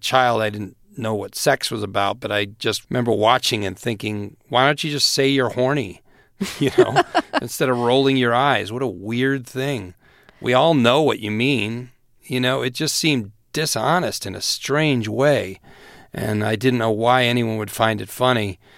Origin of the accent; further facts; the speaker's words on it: Naperville, Illinois, United States; Well, I am from Naperville, Illinois, and from a family of 7 kids, and they're a funny group of people.